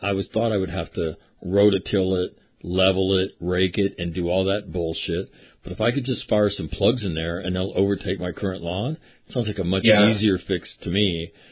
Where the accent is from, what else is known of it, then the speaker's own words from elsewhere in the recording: Sacramento, California, United States; I grew up in Sacramento. We moved to Sacramento.